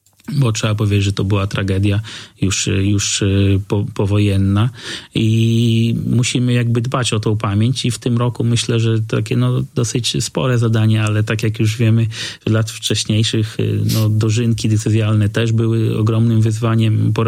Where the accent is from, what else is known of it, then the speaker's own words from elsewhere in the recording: Podlaskie Voivodeship, Poland; Też pochodzę z terenu gminy Giby, to też trochę pamiętam.